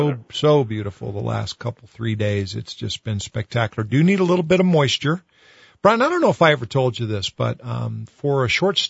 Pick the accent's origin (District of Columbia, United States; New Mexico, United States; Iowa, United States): New Mexico, United States; Of course, this is a person that's raised and born and raised in New Mexico. Plenty of sunshine down here.